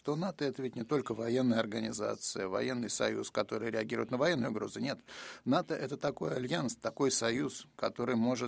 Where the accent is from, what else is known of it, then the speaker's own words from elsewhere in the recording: Belgrade, Serbia; У меня, кстати, детство прошло в Белграде, так что я всегда с удовольствием туда возвращаюсь.